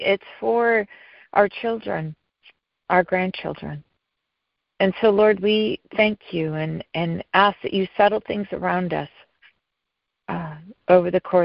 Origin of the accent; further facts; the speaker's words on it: California, United States; As a Californian, I'm going to address a couple things here in California that are taking place right now.